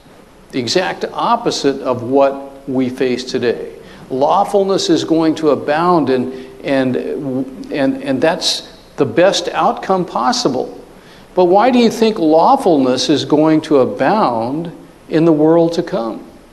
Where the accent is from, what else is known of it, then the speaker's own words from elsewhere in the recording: United States; And, you know, as Americans, you know, it's always been, I'm moving from East Coast to West Coast.